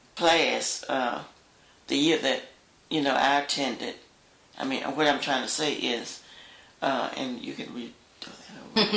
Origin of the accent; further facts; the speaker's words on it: Carrboro, North Carolina, United States; Well, actually, I was born at Lincoln Hospital in Durham, North Carolina.